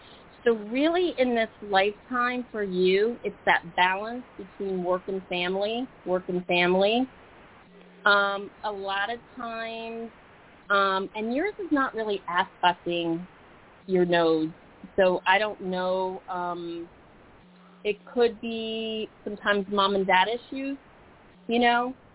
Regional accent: Manhattan, New York, United States; born there; I was born in Manhattan

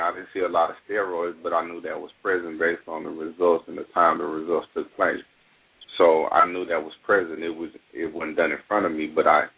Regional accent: Texas, United States; I'm actually originally from East Texas. I went to Tyler Jean College.

